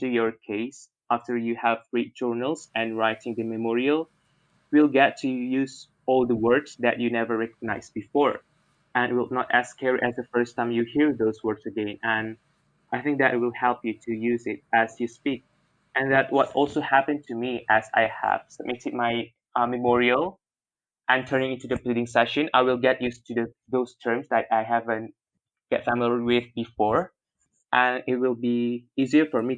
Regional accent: Medan, North Sumatra, Indonesia; English is a second language; I came from Medan, graduated from public high school, specifically SMA Negeri 4 Medan

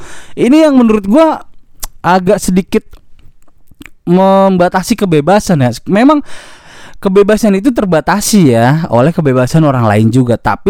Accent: Jakarta, Indonesia; gue bukan orang situ, gue orang Jakarta

